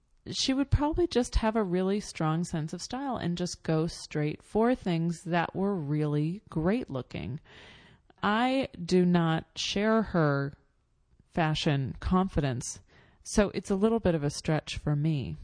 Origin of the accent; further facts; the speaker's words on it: New York, United States; And then she finds out I'm from New York.